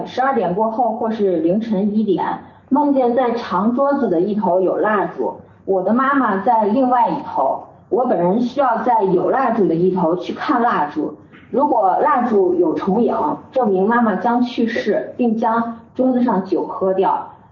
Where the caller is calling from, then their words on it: Brisbane, Queensland, Australia; 尊敬的师傅您好，我是布里斯班的弟子